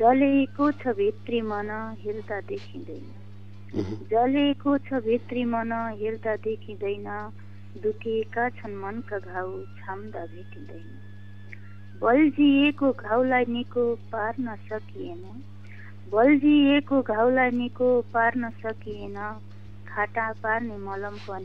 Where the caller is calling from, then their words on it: Lekhbesi, Karnali Province, Nepal; म लेखबेसी नौदेखि